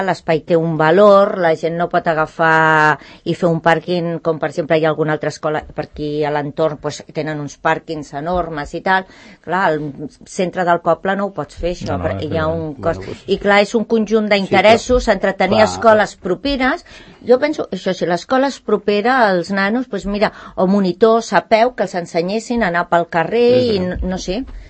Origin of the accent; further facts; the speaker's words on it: Santa Coloma de Gramenet, Catalonia, Spain; born there; jo vaig néixer a Santa Coloma de Gramenet. Quan jo vaig néixer era un poble relativament, però després va començar a venir una immigració